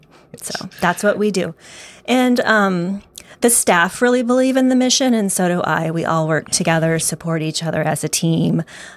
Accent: Illinois, United States; now in Missouri, United States; Right smack in the middle of Illinois.

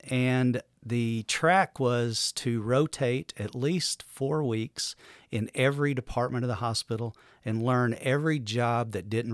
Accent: Muskogee, Oklahoma, United States; I grew up in Muskogee, Oklahoma.

